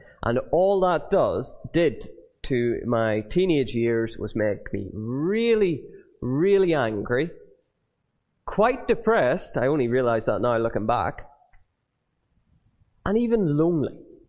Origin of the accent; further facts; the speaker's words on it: Northern Ireland, United Kingdom; maybe just growing up in Northern Ireland, you see placards everywhere